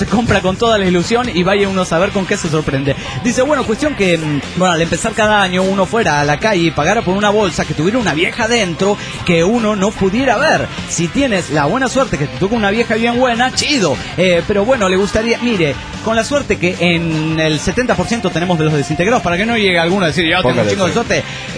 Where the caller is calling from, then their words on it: Tamaulipas, Mexico; desde Tamaulipas, México.